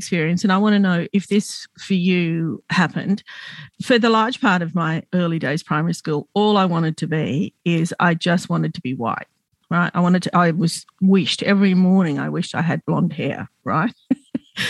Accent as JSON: {"language": "English", "town": "Glebe", "region": "New South Wales", "country": "Australia", "tie": "born or raised there", "said": "I'm Lebanese Australian and I grew up in Glebe, which is predominantly white"}